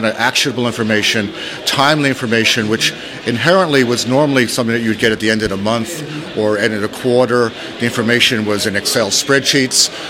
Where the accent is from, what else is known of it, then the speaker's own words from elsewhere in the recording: United States; moved away as an adult; now in London, United Kingdom; I'm an American, but I've been based in London for 26 years now.